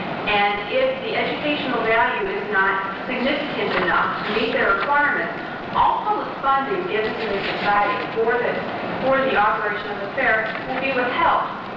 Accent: Pennsylvania, United States; I'm from Pennsylvania. These things didn't happen there.

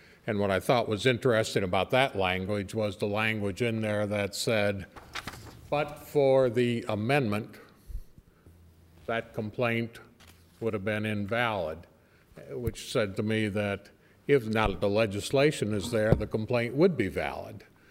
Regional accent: Dayton, Ohio, United States; from Dayton and appearing on behalf of Dayton Supply and Tool

